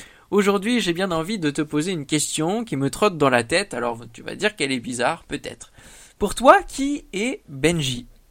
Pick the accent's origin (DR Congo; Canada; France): France; Normandy; now in Paris, France; Je vis à Paris, en effet, et j'ai grandi à... Ah, ça tu ne le sais peut-être pas, j'ai grandi en Normandie.